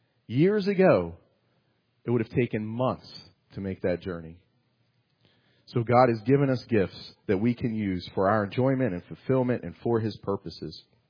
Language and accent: English; Maryland, United States; born or raised there